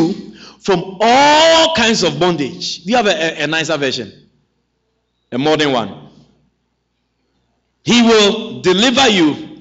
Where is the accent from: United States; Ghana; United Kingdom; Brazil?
Ghana; There's a particular African shop close to where my brother lives in Bronx. As a Ghanaian woman.